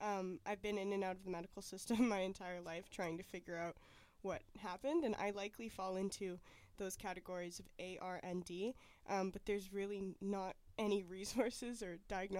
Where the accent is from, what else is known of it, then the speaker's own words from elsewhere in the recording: British Columbia, Canada; Jesse and I are Métis and Plains Cree. We grew up in the Okanagan.